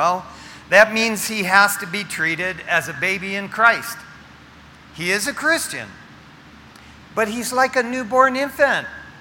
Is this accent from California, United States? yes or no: no; Michigan, United States; Growing up in Michigan, I didn't even know what a burrito was, or a taco.